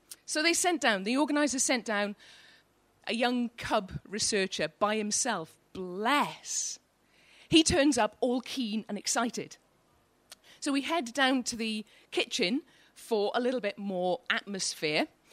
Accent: Wales, United Kingdom; I'm Welsh, I've no idea what they are either.

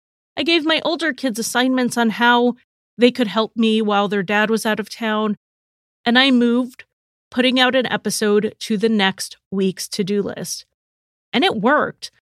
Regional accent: Connecticut, United States; I'm ready to cover another case from my home state of Connecticut.

